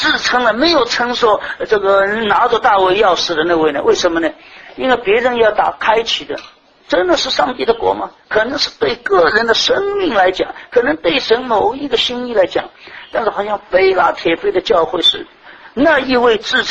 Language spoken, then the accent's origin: Chinese; China; 英文这个 true 我们中国人很难翻的